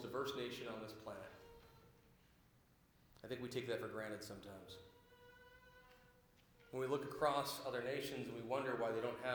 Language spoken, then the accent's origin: English; Washington, United States; You know, growing up, I grew up in South King County. I grew up in a part of the state that proudly declares itself at times to be, quote, redneck.